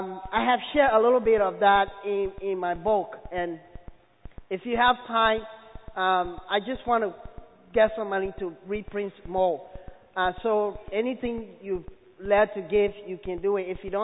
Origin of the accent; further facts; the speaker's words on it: Liberia; now in United States; Good morning. I am from Liberia, and since you Americans have accent, you will have to listen carefully to hear me.